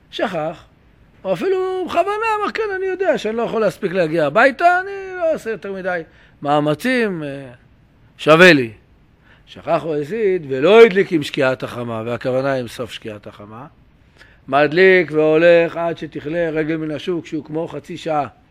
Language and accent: Hebrew; Jerusalem, Jerusalem District, Israel; אנחנו ירושלמים ותיקים